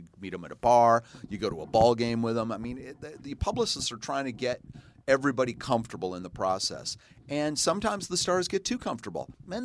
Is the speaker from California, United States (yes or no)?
no; New York, United States; and I'm from New York.